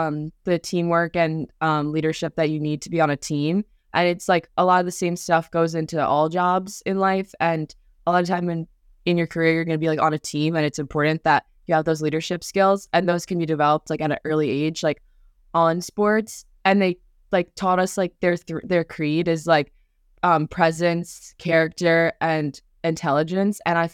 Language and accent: English; Garden City, United States; I was the only one from Garden City there. I was able to be the only one saying I'm from Garden City